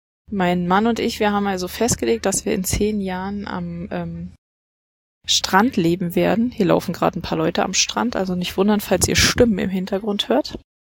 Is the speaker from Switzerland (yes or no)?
no; Berlin-Brandenburg, Germany; wir kommen ja alle so aus Berlin-Brandenburg die Ecke.